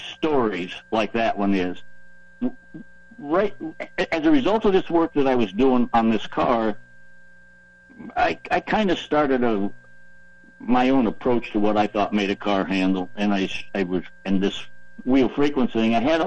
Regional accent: Michigan, United States; and that I was because I'm from Michigan. My family was there

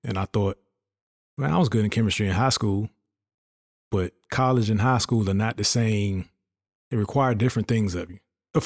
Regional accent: Virginia, United States; I'm from Virginia.

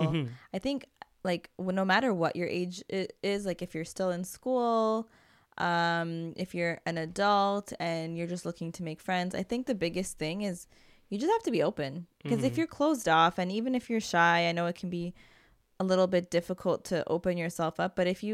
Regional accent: Nigeria; Yes, I'm from Nigeria. Love all the way from Nigeria.

